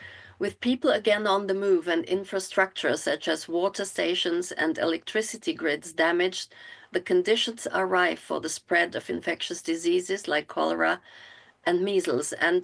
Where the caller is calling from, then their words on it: Geneva, Switzerland; I'm talking from Geneva